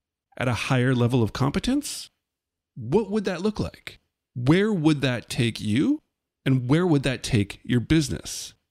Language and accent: English; Canada; There's a famous Wayne Gretzky quote as a Canadian. I guess I should use a hockey reference